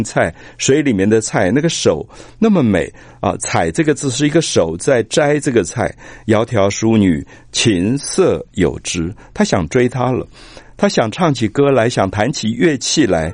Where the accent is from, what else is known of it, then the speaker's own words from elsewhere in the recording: Taipei, Taiwan; 其实我们童年在台北还有过类似的农田的记忆